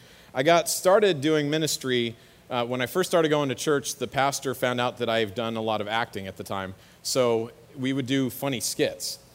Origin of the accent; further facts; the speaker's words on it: Newbury Park, California, United States; So let me just share a little bit about me. I grew up in Newbury Park.